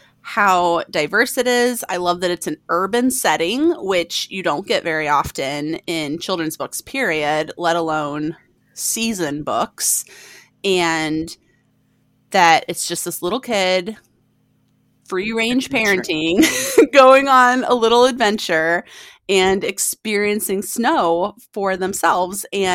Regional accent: Chicago, Illinois, United States; also born or lived in Bloomington-Normal, Illinois / Ames, Iowa / Iowa City, Iowa; Like I was born in Bloomington Normal in Illinois and then moved north to Chicago. And then I've lived on that line since I was five.

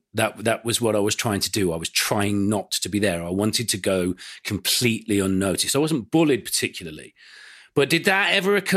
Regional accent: Birmingham, West Midlands, United Kingdom; born there; And the first house that we lived in when I was born was in Aston, you know, on the outskirts of Birmingham city centre, a few doors down from … birthplace.

